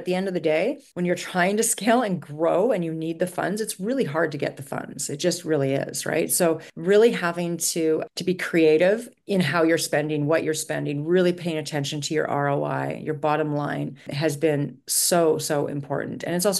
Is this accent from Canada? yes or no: yes; Canada; We need, as Canadians, to be like, if there is a Canadian option, I'm buying Canadian.